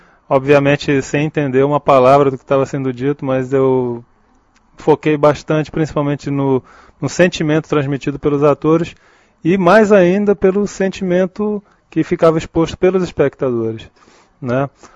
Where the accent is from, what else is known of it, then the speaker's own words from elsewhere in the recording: Belém, Pará, Brazil; minha terra natal, Belém do Pará, que já tem também voos de conexão direto para a Europa